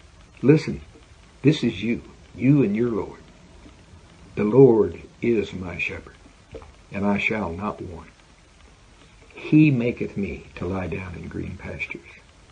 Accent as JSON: {"language": "English", "region": "Oklahoma", "country": "United States", "said": "I'm from Oklahoma. We love barbecue."}